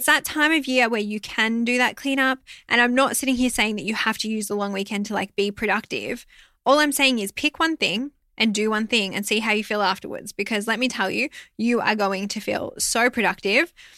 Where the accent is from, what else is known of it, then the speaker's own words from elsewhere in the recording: Melbourne, Victoria, Australia; I'm from Melbourne. I live here in Victoria.